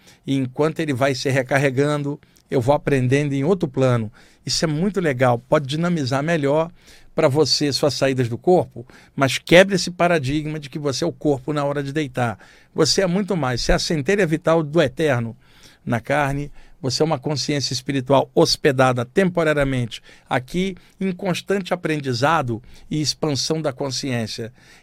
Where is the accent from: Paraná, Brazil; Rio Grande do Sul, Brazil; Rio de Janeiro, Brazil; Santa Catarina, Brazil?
Rio de Janeiro, Brazil; now in São Paulo, Brazil; Desde que eu vim do Rio para São Paulo, a minha área de São Paulo foi sempre a Zona Sul. Fiquei hospedado no Jabaquara um tempo, fiquei na Vila Mariana, morei ali na Rua Jureia, uma transversal da Luiz Góes, ali na Santa Cruz, e hoje eu moro na Rua Carneiro da Cunha